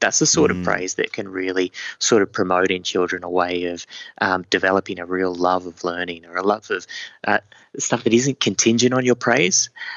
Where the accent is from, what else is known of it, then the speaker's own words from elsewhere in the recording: Queensland, Australia; also born or lived in New South Wales; I grew up in Queensland and New South Wales, avid rugby league supporter.